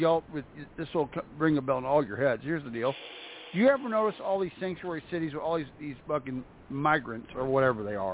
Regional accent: the Ozarks, United States; well, I'm from the Ozarks. I'm down here towards Arkansas.

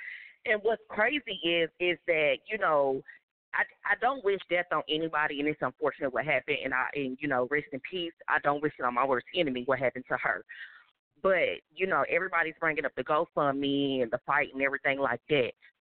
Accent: Dallas, Texas, United States; I'm from the Dallas area

